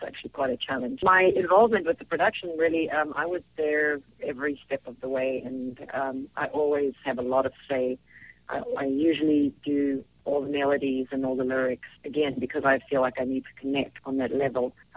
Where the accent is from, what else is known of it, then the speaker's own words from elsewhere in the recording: South Africa; I think growing up in South Africa really molded me into the woman I am today.